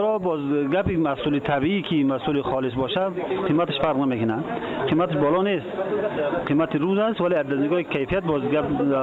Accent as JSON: {"language": "Persian", "region": "Badakhshan", "country": "Afghanistan", "said": "از بدخشان هستم."}